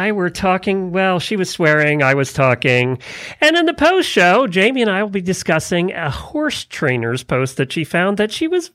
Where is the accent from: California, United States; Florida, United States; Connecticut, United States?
Florida, United States; Ocala; from Ocala, Florida.